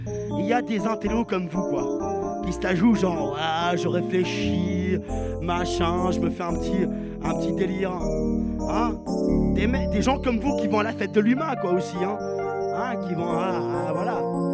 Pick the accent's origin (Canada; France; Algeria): Algeria; Moi je suis algérien quoi, j'ai du mal à être végétarien. Déjà je suis algérien, y'a rien déjà.